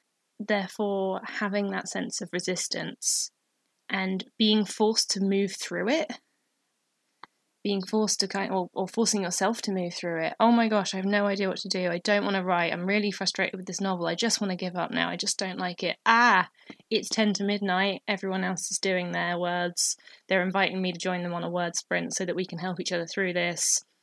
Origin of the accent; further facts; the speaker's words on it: England, United Kingdom; certainly I've experienced in the culture where I grew up in England as a millennial